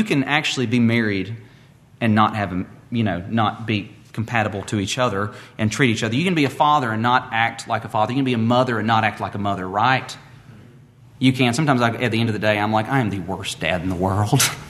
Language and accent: English; Moody, Alabama, United States; I come from Podung, Moody, Alabama. Moody. Now they say Moody, but it was Moody when I was growing up.